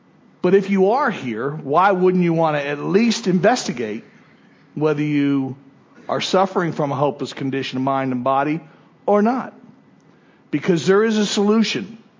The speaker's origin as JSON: {"language": "English", "town": "West Palm Beach", "region": "Florida", "country": "United States", "tie": "born or raised there", "said": "when I was a youngster, I grew up in West Palm Beach, the north from here, right?"}